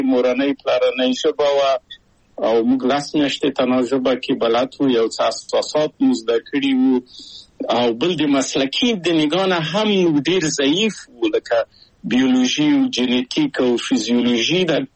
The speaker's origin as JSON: {"language": "Pashto", "region": "Kabul", "country": "Afghanistan", "tie": "born or raised there", "moved": "as an adult"}